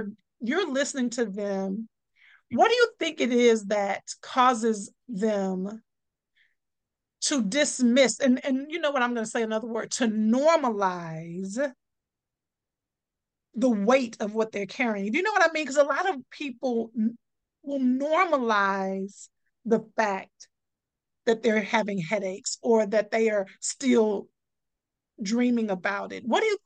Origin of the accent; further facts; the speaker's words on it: Texas, United States; I'm from Texas. We say aunties.